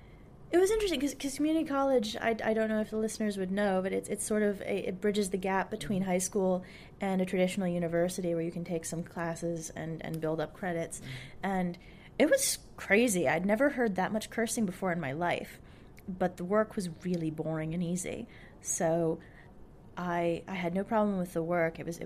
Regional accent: Fairfax County, Virginia, United States; born there; When I was born in Fairfax County

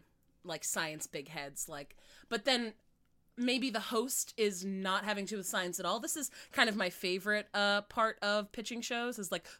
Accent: Orlando, Florida, United States; I'm from Orlando.

